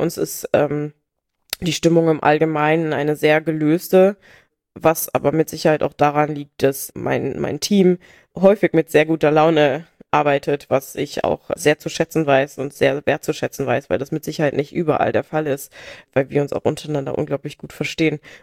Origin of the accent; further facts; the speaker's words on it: Brauneberg, Rhineland-Palatinate, Germany; also born or lived in Traben-Trarbach; Ich bin in Traben-Trarbach ursprünglich mal geboren, dann bin ich ganz viel umgezogen und als meine Mama zum zweiten Mal geheiratet hat, dann nach Brauneberg als Kind und da bin ich dann groß geworden und aufgewachsen. Auch meine Oma kommt von der Mosel aus Enkirch